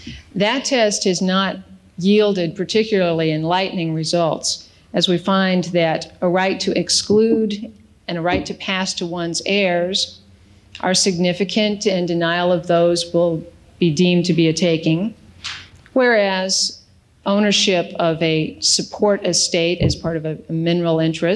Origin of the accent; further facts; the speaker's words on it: Denver, Colorado, United States; I'm from Denver. I'm a Broncos fan.